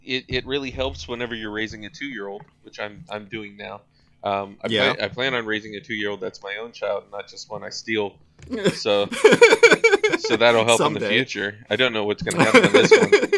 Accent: Lithuania; English is a second language; I am from Lithuania. This is my best.

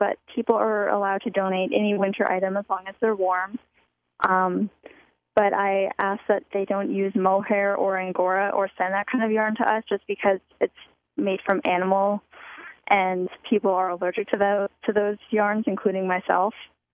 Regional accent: Morristown, New Jersey, United States; I'm from Morristown, New Jersey, and there is a homeless population, so I was always aware of the issues of homelessness.

